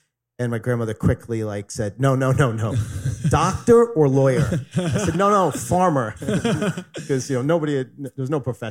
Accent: Staten Island, New York, United States; So I grew up in Staten Island, as you said. You know, the first person in my family ever go to college. My parents had me when they were 20 years old.

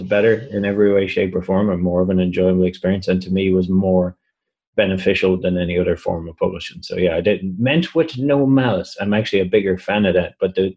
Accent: Ireland; you know, I'm from Ireland.

